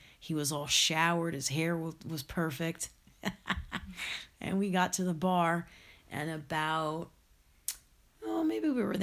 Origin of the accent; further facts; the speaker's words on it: Hillsborough, New Jersey, United States; I grew up in Hillsborough, New Jersey. We lived in a great neighborhood. We played with the kids in the neighborhood all the time.